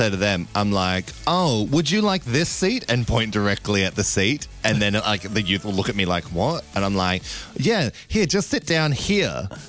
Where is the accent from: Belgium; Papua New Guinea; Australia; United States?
Australia; They're always like, are you English? I'm like, oh, I'm Australian.